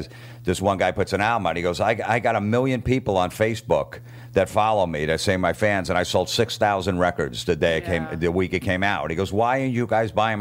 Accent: New Jersey, United States; We're from Jersey and they had no respect for us.

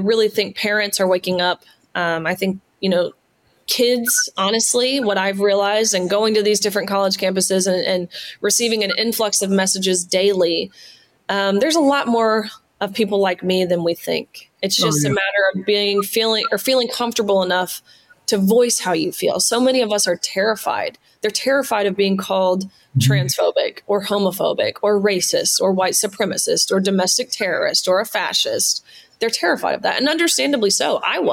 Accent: Tennessee, United States; I'm from Tennessee, which of course is a conservative state.

